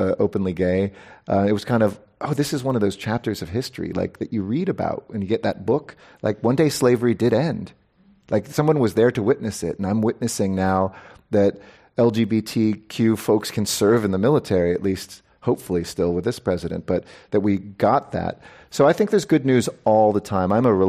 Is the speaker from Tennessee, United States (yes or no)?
no; California, United States; I'm from California.